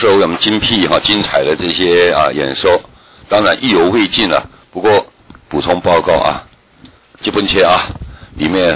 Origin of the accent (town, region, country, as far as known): Taiwan